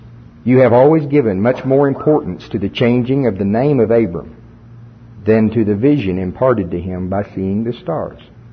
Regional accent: United States; Now, I'm from Pottawatomie County, and I'm no English major.

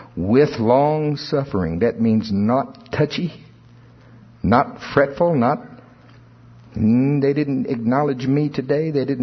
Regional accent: United States; I know it's wash, but I'm from Pottawatomie County. I'm true to my roots.

